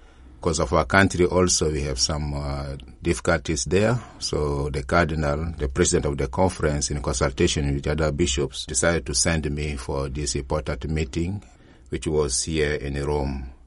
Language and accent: English; South Sudan; I come from South Sudan.